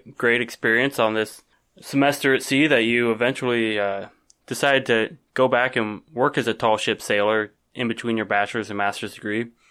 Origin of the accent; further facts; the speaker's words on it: Midwest, United States; I'm from the Midwest, so I don't really have too much experience with tall ships or sailing vessels.